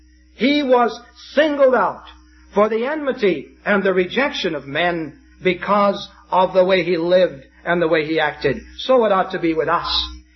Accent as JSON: {"language": "English", "country": "United States", "said": "We're ambassadors for Christ. I come from the United States."}